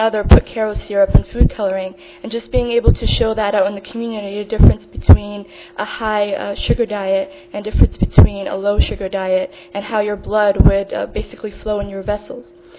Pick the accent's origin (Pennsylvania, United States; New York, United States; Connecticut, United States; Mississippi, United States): Connecticut, United States; I'm actually from Connecticut.